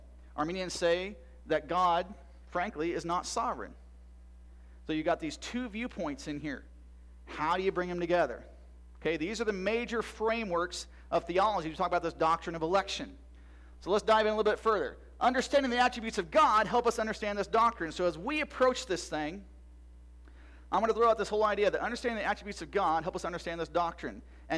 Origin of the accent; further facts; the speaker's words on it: Iowa, United States; I grew up in Iowa.